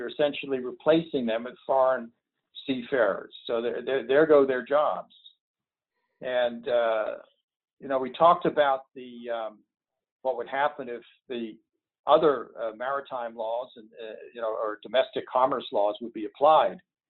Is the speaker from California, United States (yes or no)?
no; Massachusetts, United States; New Jersey, and my home state of Massachusetts.